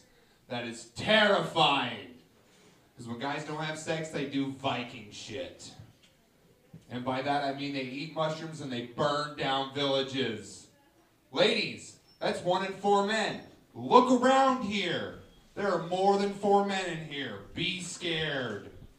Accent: Shiprock, New Mexico, United States; I know the Native American plight. I grew up around Shiprock.

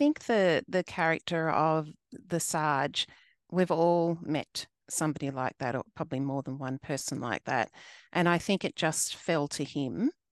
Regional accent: Sydney, New South Wales, Australia; I grew up in Southwest Sydney, which is very multicultural. And we had lots of different cultures.

